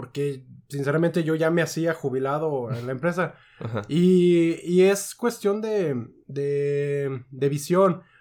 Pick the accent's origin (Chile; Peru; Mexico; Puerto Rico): Mexico; Aguascalientes; Ok, bueno, pues yo soy un sujeto de Aguascalientes.